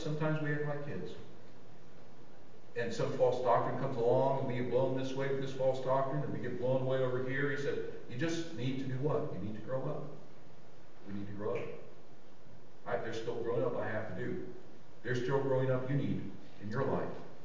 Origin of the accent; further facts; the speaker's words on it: Ohio, United States; also born or lived in Georgia, United States; I'm not a West Virginian. I grew up in Ohio. Spent 17, 20 years in Georgia. I'm not a West Virginian.